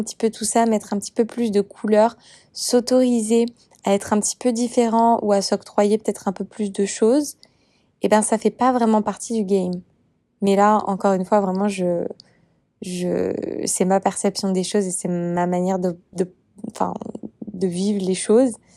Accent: France; Et malgré tout, en France, et quand on est français, on est quand même, je pense, on est éduqué avec cette idée qu'il n'y a qu'une ligne

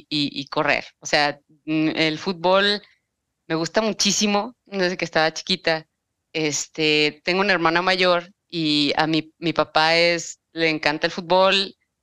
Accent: Navojoa, Sonora, Mexico; Orgullosamente sonorense.

